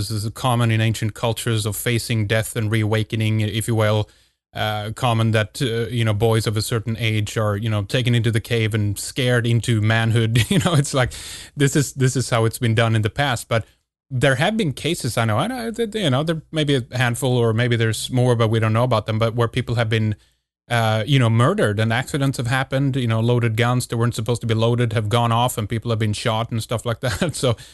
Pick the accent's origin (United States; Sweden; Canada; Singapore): Sweden; I'm from Sweden, so there's about, you know, 7-8 million Swedes.